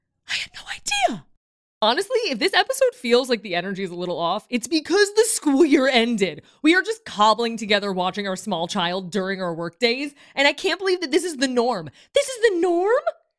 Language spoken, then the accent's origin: English; Chicago, Illinois, United States; now in Los Angeles, United States; where I grew up in Chicago, you know, you get out of school and then you'd go to camp.